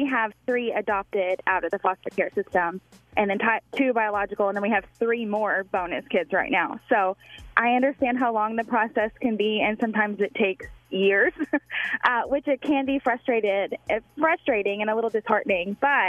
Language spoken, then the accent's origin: English; Arkansas, United States; And first time caller, I'm also from Arkansas